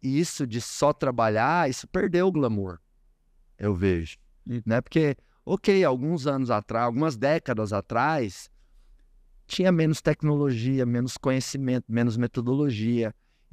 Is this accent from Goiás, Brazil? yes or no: yes; Goiás, Brazil; born there; Às vezes eu vou lá para onde eu nasci, no interiorzão do Goiás.